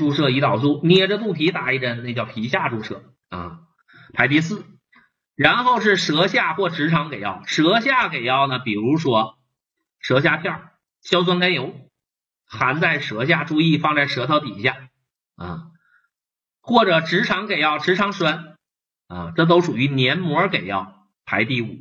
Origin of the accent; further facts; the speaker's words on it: China; 而我们中国人啊，老百姓经常搞混啊